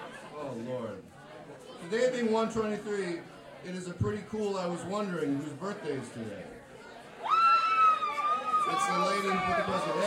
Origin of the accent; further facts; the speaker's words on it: New York, United States; also born or lived in Fort Knox, Kentucky; I was born in Fort Knox, Kentucky, but I grew up mostly in Orange County, New York.